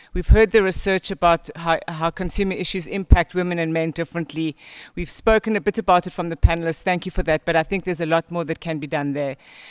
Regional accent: South Africa; Madam President. Yes, I'm from South Africa

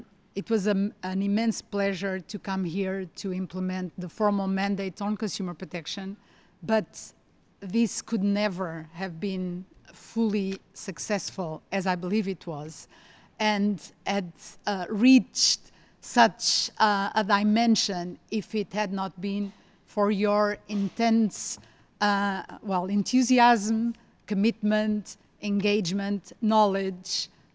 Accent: Portugal; because I'm from Portugal, all Latin American countries are extremely close to my heart.

